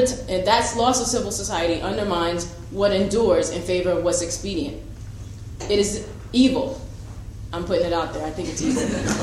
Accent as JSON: {"language": "English", "town": "New York City", "region": "New York", "country": "United States", "lives_now": "Vermont, United States", "said": "I'm a 3L. I'm from New York City, and I'm back in Vermont, which is another speech entirely."}